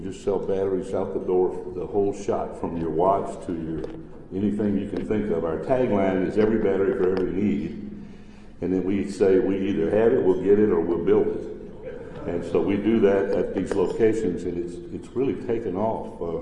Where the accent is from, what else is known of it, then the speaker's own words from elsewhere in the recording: Galveston, Texas, United States; Personally, I was raised in Galveston, Texas. How many of you know Galveston's an island?